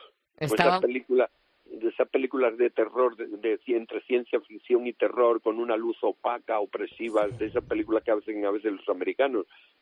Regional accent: Andalusia, Spain; now in Madrid, Spain; Yo amo Madrid, soy andaluz, pero siempre he vivido en Madrid, sí. La siento como mi propia ciudad

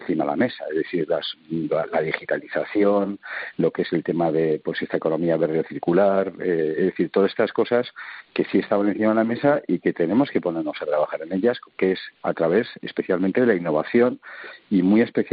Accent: Basque Country, Spain; o el País Vasco, mi tierra, con el 24,5%

